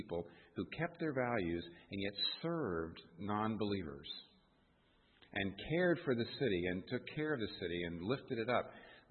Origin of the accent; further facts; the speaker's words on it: United States; I can't remember it. I'm an American. I can't remember it all.